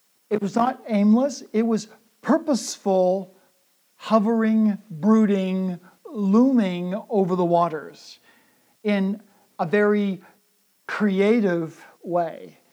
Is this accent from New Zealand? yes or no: no; Canada; our neighbors next door, when I was growing up in Canada